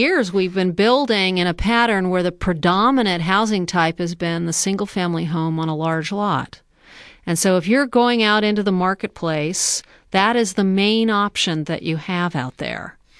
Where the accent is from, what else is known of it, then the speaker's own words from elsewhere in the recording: San Francisco, California, United States; And I'm from the Bay Area in San Francisco.